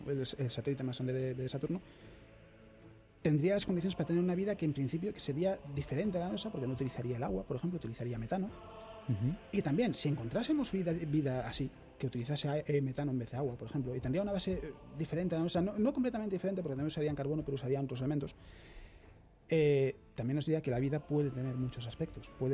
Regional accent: Pontevedra, Galicia, Spain; Sí, yo soy gallego, yo soy de Pontevedra.

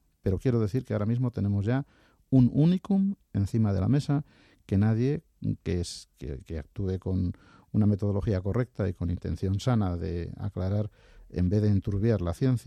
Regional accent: Segovia, Castile and León, Spain; born there; now in Madrid, Spain; Pero yo amo Madrid, pero yo soy de Segovia y además lo llevo muy a gala. Es decir, sí, pero yo nací en Segovia, aunque vivo en Madrid desde toda mi vida.

